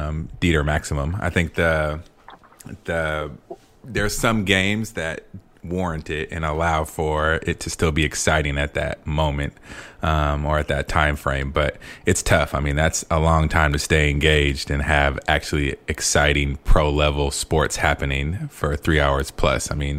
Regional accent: California, United States; also born or lived in Chicago; I lived in Chicago for 7 winters. That's how I counted them, because I'm from California.

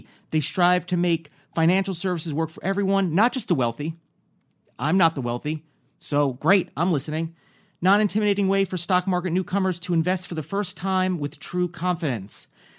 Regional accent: New York, United States; I'm also from New York, and I remember growing up

